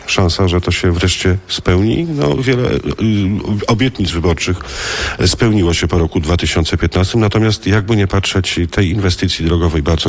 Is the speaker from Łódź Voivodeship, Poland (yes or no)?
no; Lublin Voivodeship, Poland; A Zamość kochamy nie tylko dlatego, że pochodzę z okolic tego Zamościa.